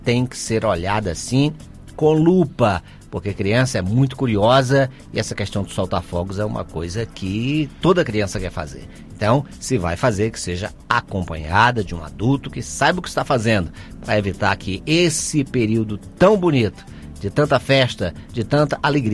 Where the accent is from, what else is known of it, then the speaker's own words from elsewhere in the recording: Northeast Region, Brazil; principalmente lá na minha terra, no Nordeste